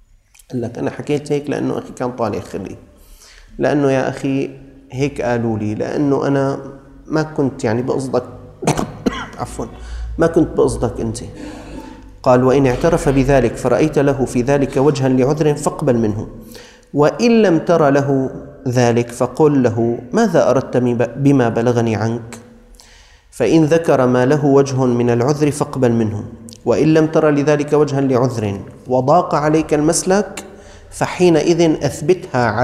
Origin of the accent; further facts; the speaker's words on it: Syria; انتبه بأننا نحن من الشام، يعني طريقة كلامنا وتعاملنا مع بعض.